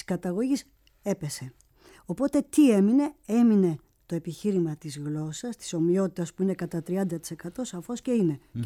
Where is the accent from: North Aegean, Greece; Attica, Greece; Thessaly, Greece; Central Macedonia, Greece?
Thessaly, Greece; Kalambaka; έχουμε ακόμη και τοπονύμια και στο χωριό μου, στην Ορεινή Καλαμπάκα, έχουμε τοπονύμια Σλάβικα.